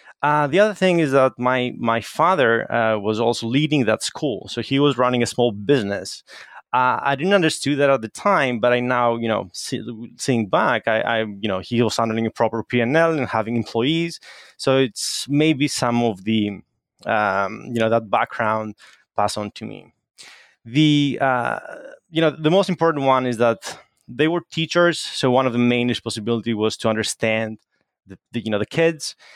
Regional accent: Attica, Greece; English is a second language; also born or lived in Athens, Greece / Germany; I'm Greek. I was born in Athens, Greece, and then moved to Germany until I was 5 years old, and then ended up to a small town 1 hour away from Athens.

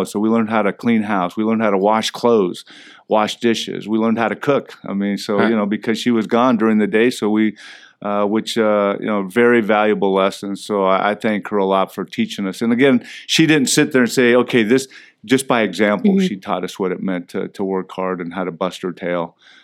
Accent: Ontario, California, United States; You know, I grew up in Ontario, California, which was about 40 miles east of L.A., and I'm always sure to say California because when I say I'm from Ontario, people look at me and say, you're Canadian?

